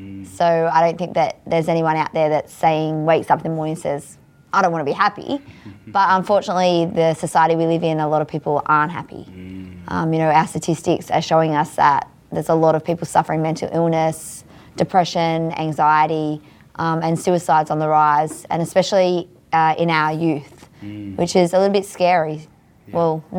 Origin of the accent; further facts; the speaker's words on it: Woy Woy, New South Wales, Australia; I have it in my hometown in Woi Woi.